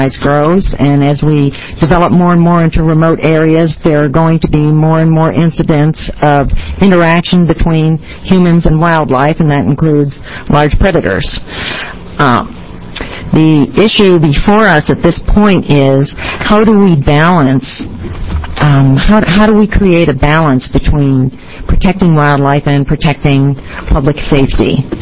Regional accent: Oregon, United States; I'm from Jackson County. I live in Applegate, a very rural area of Jackson County.

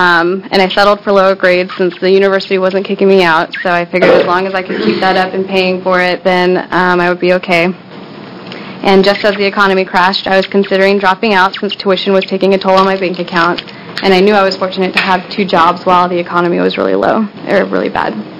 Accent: Oregon, United States; For the record … I grew up in the Oregon foster care system as well.

